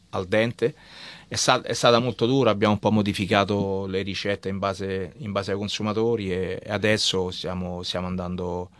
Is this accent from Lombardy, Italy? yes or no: no; Messina, Sicily, Italy; now in Australia; No, noi siamo di Messina.